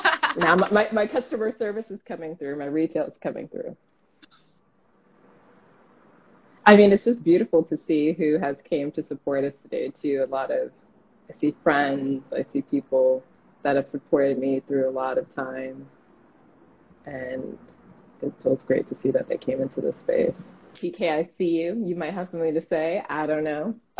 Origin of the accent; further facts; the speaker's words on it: Seattle, Washington, United States; I'm from Seattle, Washington, the Pacific Northwest.